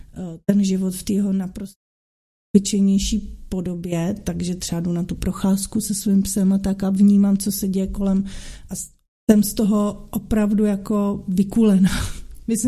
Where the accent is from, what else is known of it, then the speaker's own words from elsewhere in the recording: Prague, Czechia; now in Louny, Czech Republic; jsem Pražečka, celý život jsem žila v Praze